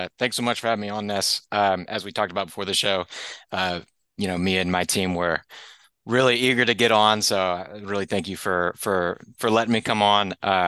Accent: Louisiana, United States; now in Maryland, United States; South Louisiana.

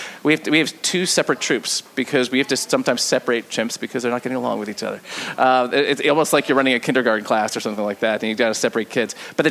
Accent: New Jersey, United States; moved away as an adult; It's just I am not from here. I'm from New Jersey. I came down here when I was 25 years old, and haven't turned back.

